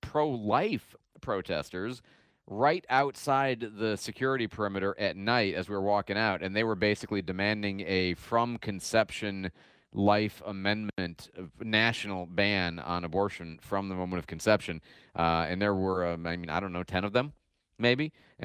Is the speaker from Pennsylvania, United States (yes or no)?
no; Wisconsin, United States; from Wisconsin.